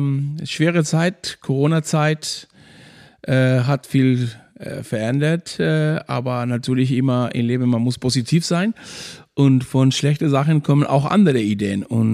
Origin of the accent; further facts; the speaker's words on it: Maspalomas, Canary Islands, Spain; German is a second language; Ich komme aus Maspalomas, Playa del Inglés. Meine ganze Familie und meine Brüder, Geschwister, Mutti und so alles, die sind immer noch da. Ich bin da aufgewachsen